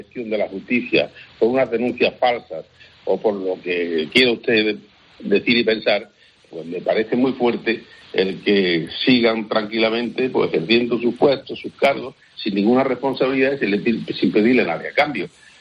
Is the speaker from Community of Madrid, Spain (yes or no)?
no; Granada, Andalusia, Spain; Todos los granadinos, incluido yo, porque soy granadino y pago mis impuestos en Granada